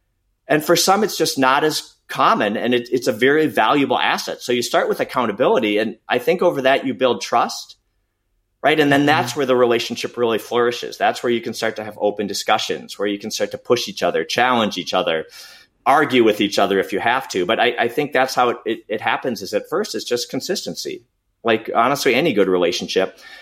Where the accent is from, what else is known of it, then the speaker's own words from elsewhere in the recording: Saint Paul, Minnesota, United States; And I'm a Minnesota kid. I was born in St. Paul. I've lived most of my life in Minneapolis.